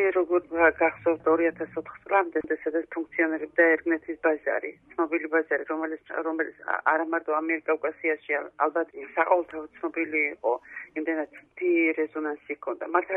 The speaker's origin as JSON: {"language": "Georgian", "town": "Tskhinvali", "region": "Shida Kartli", "country": "Georgia", "tie": "born or raised there", "said": "კი, ნამდვილად ცხინვალში დაიბადე. ჩემი ბავშვობის ცხინვალი იყო არაჩვეულებრივი. ეს იყო პატარა, კოპცია, ლამაზი, ძალიან მშვიდი ქალაქი."}